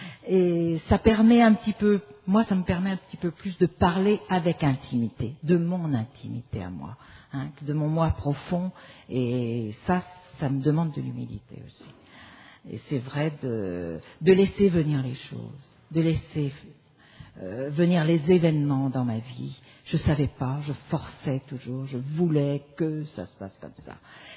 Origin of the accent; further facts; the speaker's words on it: Provence-Alpes-Côte d'Azur, France; Je viens de France, de la région de Provence